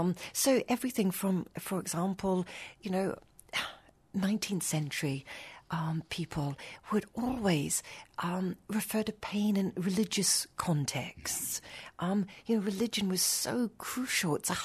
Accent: Haiti; also born or lived in New Zealand; I grew up in Haiti. I'm a New Zealander, but I grew up in Haiti.

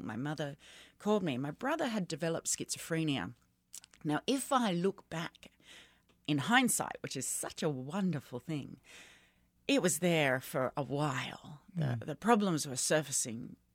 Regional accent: Australia; I was born in Australia, but my family come from El Salvador. So there was a migration, older siblings born overseas, all of that. So I was born and raised in Australia as an immigrant

